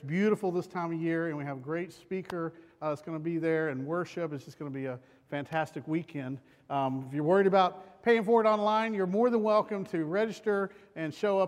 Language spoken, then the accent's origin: English; Florida, United States; also born or lived in Texas / Oklahoma; now in Michigan, United States; I grew up in Florida, so went to Texas for a few years, was in Oklahoma, and now back to Michigan, or not back, but up to Michigan.